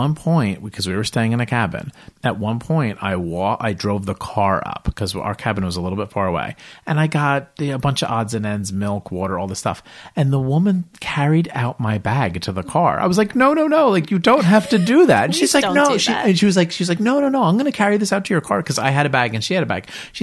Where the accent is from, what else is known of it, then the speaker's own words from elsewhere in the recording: New Jersey, United States; We're from New Jersey. We're picky with pizza.